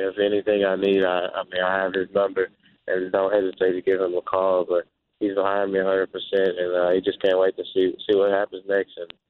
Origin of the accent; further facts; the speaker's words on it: Texas, United States; I mean, there's so many people there just from Texas and just from my hometown.